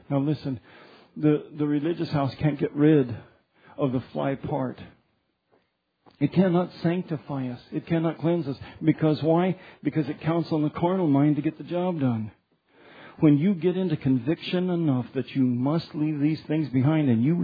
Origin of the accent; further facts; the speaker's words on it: Commerce City, Colorado, United States; Evidently, I was growing up in Commerce City.